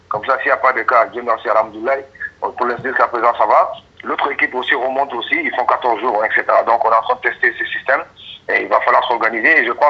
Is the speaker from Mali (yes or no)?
yes; Mali; ça va être difficile même de confiner les gens chez nous au Mali